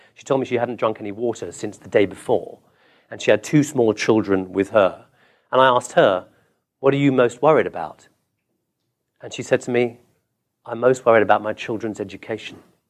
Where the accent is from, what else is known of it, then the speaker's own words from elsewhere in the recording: England, United Kingdom; I'm English. I like to dunk biscuits in my tea.